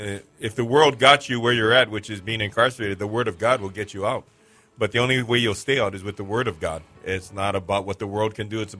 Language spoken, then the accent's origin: English; Aliamanu, Hawaii, United States; Because me and Pastor Scott, we come from Aliamana. We come from the hood, man.